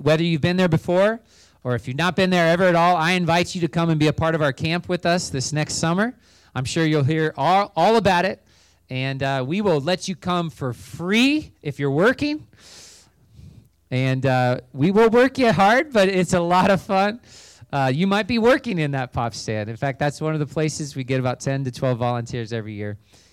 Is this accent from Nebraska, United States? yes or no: yes; Grand Island, Nebraska, United States; I'm from Grand Island. My kids go to Northwest, also Class B school.